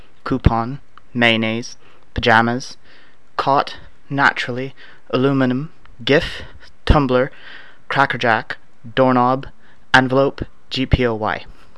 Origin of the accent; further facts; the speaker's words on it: Canada; I'm from Canada.